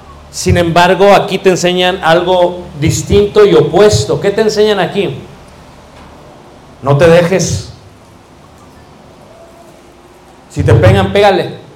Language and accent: Spanish; Mexico; Y yo decía, como buen mexicano, aquí me voy a meter.